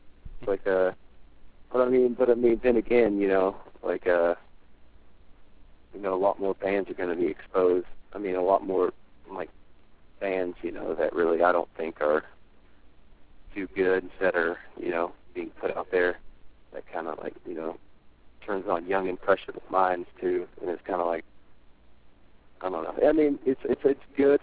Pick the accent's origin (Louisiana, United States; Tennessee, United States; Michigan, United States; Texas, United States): Tennessee, United States; Knoxville; because we're from Knoxville, Tennessee. No label executive is going to come out to fucking bumfuck Tennessee to see a band, you know?